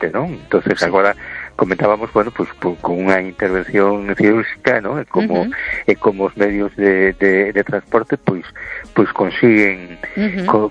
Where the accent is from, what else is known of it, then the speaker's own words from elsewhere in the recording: A Coruña, Galicia, Spain; de Coruña.